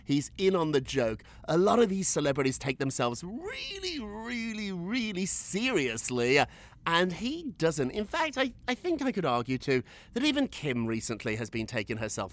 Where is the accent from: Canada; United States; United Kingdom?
United Kingdom; Obviously, I'm a British guy. I grew up in Britain.